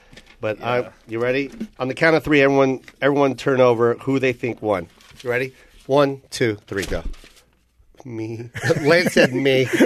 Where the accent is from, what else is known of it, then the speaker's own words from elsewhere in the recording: Louisiana, United States; Already, I'm from Louisiana. I'm from Louisiana.